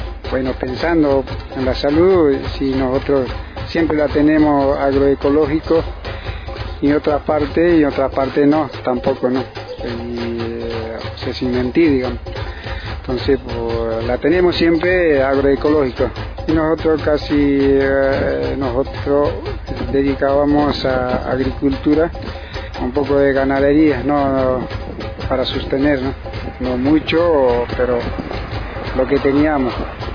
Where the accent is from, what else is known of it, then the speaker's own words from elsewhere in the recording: San Lucas, Chuquisaca, Bolivia; born there; moved away; el departamento de Chuquisaca, provincia Norcinti, municipio San Lucas. Una comunidad se llama Corma.